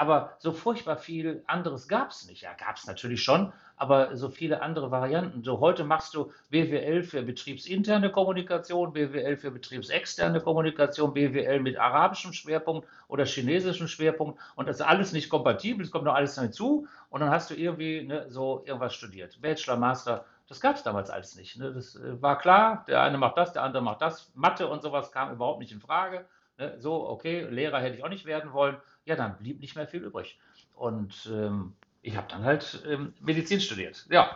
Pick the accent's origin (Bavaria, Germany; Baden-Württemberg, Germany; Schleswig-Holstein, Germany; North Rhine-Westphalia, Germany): North Rhine-Westphalia, Germany; Essen; ich bin in Essen zur Schule gegangen